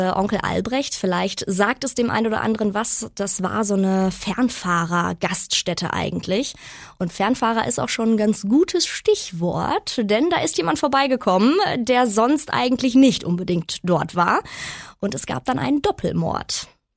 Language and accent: German; Unna, North Rhine-Westphalia, Germany; aus Unna-Lünern, Onkel Albrecht. Könnt ihr dazu nicht mal was machen? Und ja, da das so meine Heimat, meine Hood ist so ein bisschen